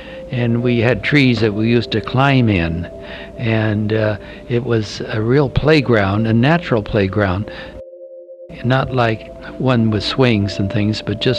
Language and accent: English; Vancouver, British Columbia, Canada; I was born in the Boyce neighborhood. I was born on beach in Vancouver.